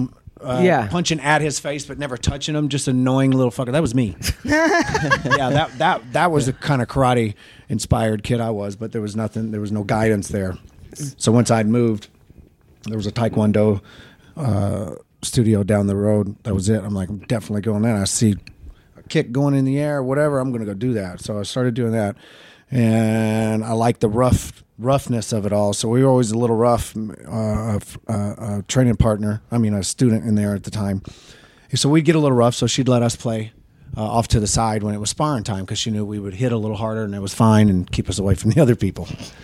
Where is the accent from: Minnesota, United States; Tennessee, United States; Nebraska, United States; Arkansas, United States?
Tennessee, United States; Dresden; I grew up in Dresden, Tennessee. That is correct.